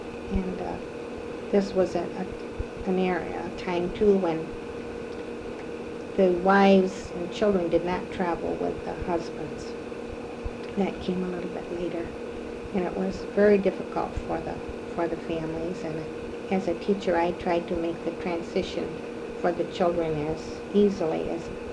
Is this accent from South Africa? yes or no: no; Nashville, Michigan, United States; was close to my hometown of Nashville, Michigan.